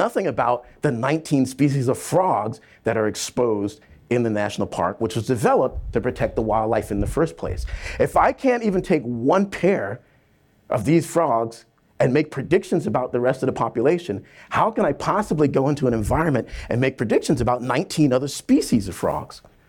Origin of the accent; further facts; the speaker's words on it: South Carolina, United States; What's more, as I grew up in South Carolina